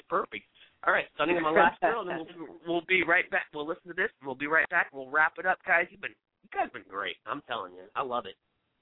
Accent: Ohio, United States; I'm from Ohio, so I'm right there next to Indiana.

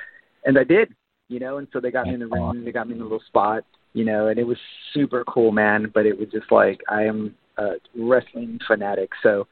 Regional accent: Texas, United States; I grew up in Texas, so it was Von Erichs

